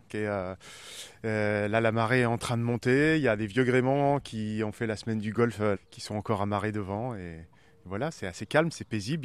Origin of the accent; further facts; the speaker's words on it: Briançon, Provence-Alpes-Côte d'Azur, France; born there; now in Brittany, France; je suis un vrai breton d'adoption. Mais bon, c'est un peu la caractéristique du breton, il vient un peu de partout. Effectivement, moi je suis né à la montagne, à Briançon